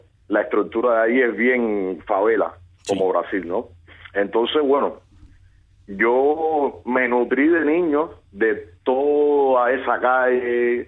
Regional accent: Havana, Cuba; yo soy natural de Romerillo.

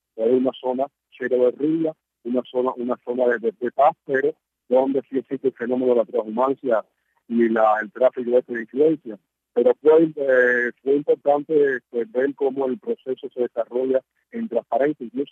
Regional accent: Cuba; fue muy importante para nosotros como cubanos

